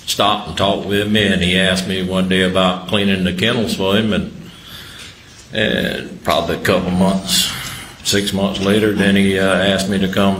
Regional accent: Hampton, South Carolina, United States; I was born in Hampton County. I was raised in Hampton. Went to Wade Hampton High School.

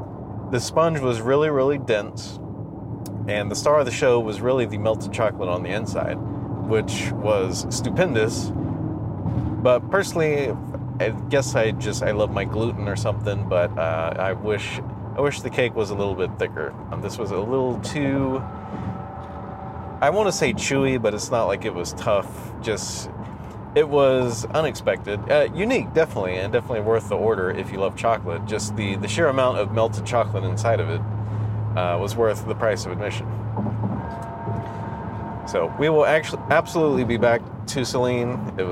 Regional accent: Plant City, Florida, United States; That was basically the only mall in the area close to me growing up in Plant City in the early 80s

